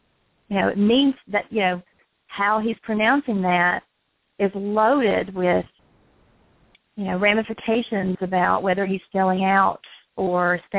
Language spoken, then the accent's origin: English; Appalachia, United States; And that excerpt resounds with me as an Appalachian and as an educator, because how we talk about our language matters just as much as how we use it.